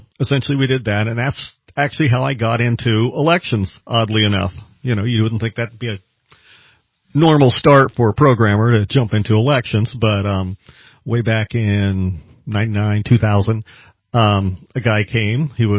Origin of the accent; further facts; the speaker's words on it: Salem, Illinois, United States; originally Southern Illinois.